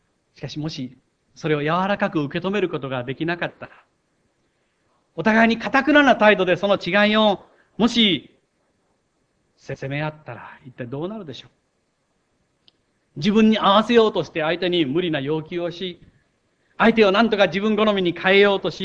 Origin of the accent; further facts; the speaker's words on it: Kochi, Japan; 土佐の高知で生まれ育った私とは